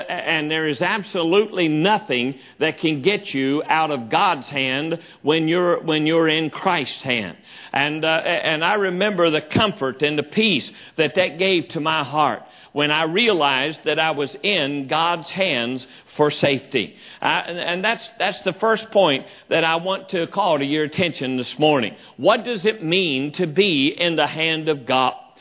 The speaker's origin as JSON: {"language": "English", "region": "West Virginia", "country": "United States", "tie": "born or raised there", "also_born_or_lived": "Illinois", "said": "I grew up down in West Virginia, and I pastored there for about 12 and a half, 13 years before going to Illinois."}